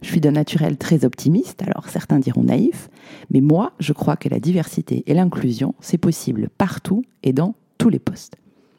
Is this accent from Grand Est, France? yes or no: no; Occitanie, France; Moi, je suis née en Aveyron dans les années 80. J'y ai fait toutes mes études, de la maternelle au lycée, et autant vous dire qu'à l'époque, sur les photos de classe, nous étions tous blancs et issus du même milieu social.